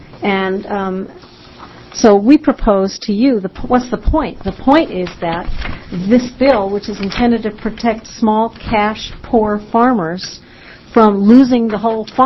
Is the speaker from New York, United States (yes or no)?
yes; Brooklyn, New York, United States; born there; And I didn't grow up on a farm. I was born in Brooklyn, actually. But I still love Oregon.